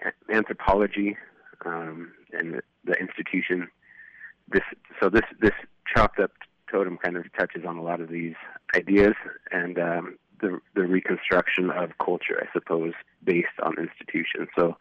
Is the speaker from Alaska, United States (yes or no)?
yes; Juneau, Alaska, United States; I haven't been out to visit any of my Unangan family or even the land out there. I was raised here.